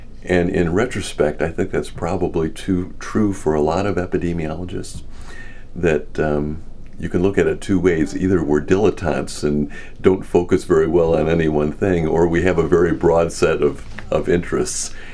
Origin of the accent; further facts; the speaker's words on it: Michigan, United States; I grew up in Michigan.